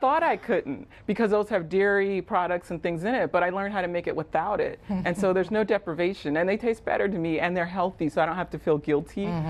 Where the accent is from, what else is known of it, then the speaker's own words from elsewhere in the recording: Alabama, United States; Look, I grew up in Alabama, so I know what good food tastes like.